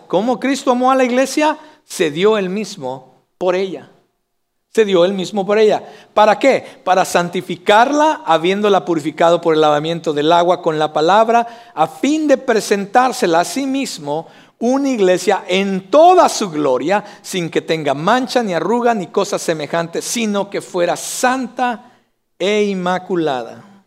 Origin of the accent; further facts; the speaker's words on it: Jalisco, Mexico; Yo soy de Jalisco y decimos que en Jalisco somos los meros, meros.